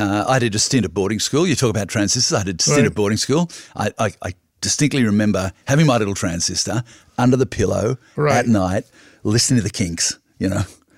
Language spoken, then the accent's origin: English; Sydney, New South Wales, Australia; I left home in 70, and instead of going to university in my hometown in the city of Sydney, I essentially went to the equivalent of Washington. I went to Canberra